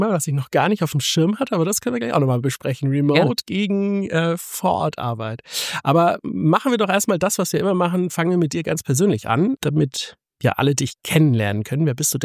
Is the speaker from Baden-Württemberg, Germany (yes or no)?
yes; Stuttgart, Baden-Württemberg, Germany; born there; ich gebürtiger Stuttgarter bin